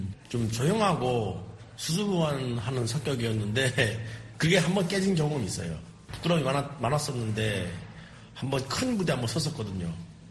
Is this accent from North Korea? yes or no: yes; North Korea; now in South Korea; 호스트가 저보고 이제 북한에서 왔다 이러는 거예요.